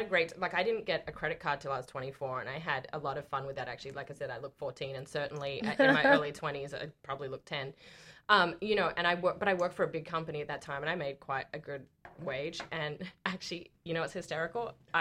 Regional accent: Australia; moved away; things that seem normal to me growing up in Australia, I get here

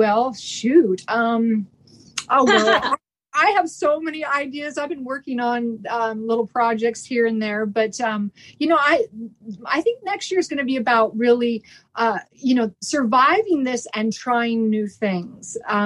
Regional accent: Oregon, United States; now in Bay Area, United States; I grew up in Oregon. I've lived all over the world, but Oregon is home for me. It's where I grew up and it's near and dear to my heart.

